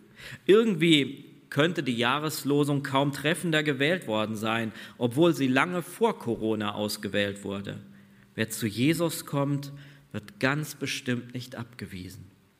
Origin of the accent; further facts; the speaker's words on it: Berlin, Germany; born there; 1967 wurde ich in Berlin geboren und viele von euch werden sich erinnern, das war die Zeit, wo eine Mauer diese Stadt teilte, nämlich den Osten vom Westen.